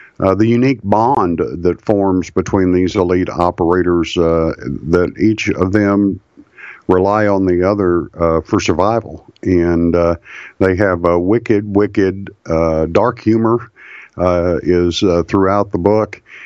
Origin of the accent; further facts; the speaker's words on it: Texas, United States; accent: Texas; Hell, I have problems getting past my Texas accent.